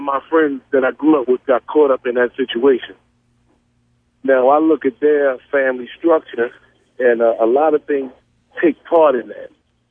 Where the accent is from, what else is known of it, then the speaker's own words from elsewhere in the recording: Baltimore, Maryland, United States; I grew up in East Baltimore. And the neighborhood that I grew up in was a great neighborhood when my mother lived there as a little girl.